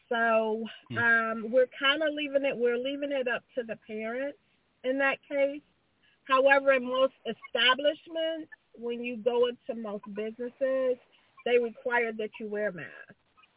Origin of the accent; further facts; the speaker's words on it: Ohio, United States; I'm from Ohio.